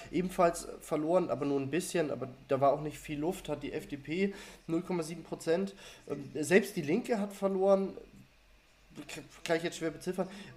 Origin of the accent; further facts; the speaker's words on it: Schleswig-Holstein, Germany; es wurde auch in Schleswig-Holstein gewählt. Ist eigentlich gut, dass das keiner mitbekommt, es ist ja mein Heimatbundesland